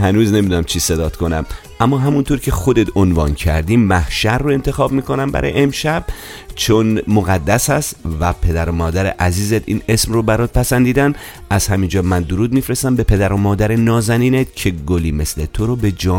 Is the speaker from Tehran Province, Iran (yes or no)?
yes; Tehran, Tehran Province, Iran; تهران، این شهر پر رفت آمد با مردمان خونگرم و مهربونش، و البته همشهری خود من.